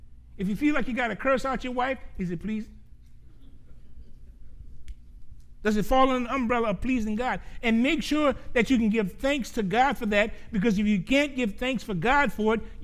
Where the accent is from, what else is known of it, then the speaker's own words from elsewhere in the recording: Gramercy, Louisiana, United States; You know, I grew up in Gramercy.